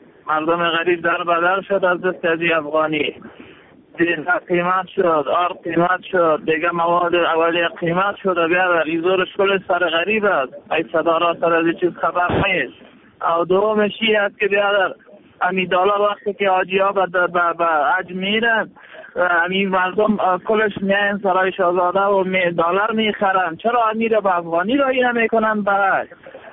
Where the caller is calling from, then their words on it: Kabul, Afghanistan; از کابل زنگ می زنم.